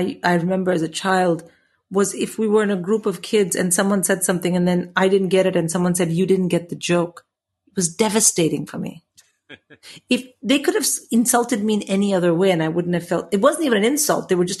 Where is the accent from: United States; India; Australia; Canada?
India; now in England, United Kingdom